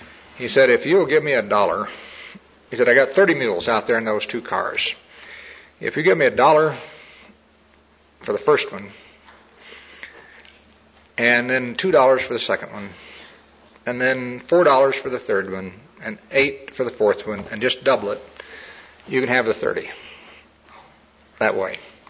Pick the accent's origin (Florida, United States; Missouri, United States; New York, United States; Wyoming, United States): Missouri, United States; My home state is Missouri. And one of my ancestors used to raise mules.